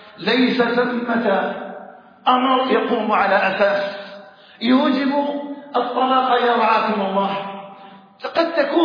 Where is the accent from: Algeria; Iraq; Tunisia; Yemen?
Algeria